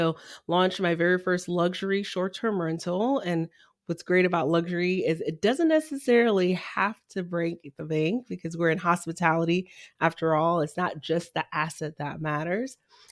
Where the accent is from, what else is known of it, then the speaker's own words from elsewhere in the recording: Miami, Florida, United States; also born or lived in Haiti; I'm originally from Haiti, was raised in the inner city of Miami.